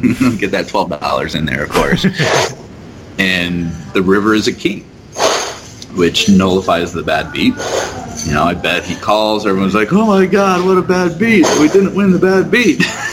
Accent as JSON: {"language": "English", "town": "San Dimas", "region": "California", "country": "United States", "tie": "born or raised there", "said": "And I grew up in San Dimas, California, which is right on the foothills outside of LA."}